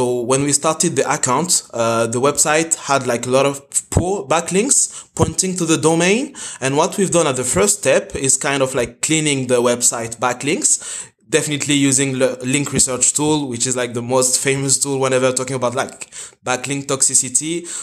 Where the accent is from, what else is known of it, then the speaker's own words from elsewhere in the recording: Paris, Île-de-France, France; now in Dubai, United Arab Emirates; I'm originally from Paris